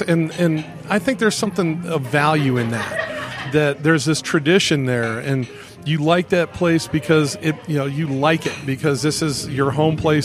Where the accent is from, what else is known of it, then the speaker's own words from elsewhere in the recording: Southeast, United States; I'm from the Southeast, so I like hickory. You know, you get a lot of mesquite out here, but I'm a hickory guy